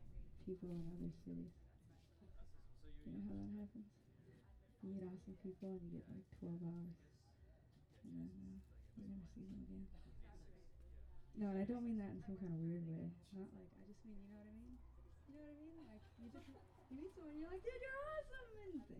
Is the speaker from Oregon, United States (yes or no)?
yes; Portland, Oregon, United States; I'm from Portland. Up north. It's wonderful to come down here.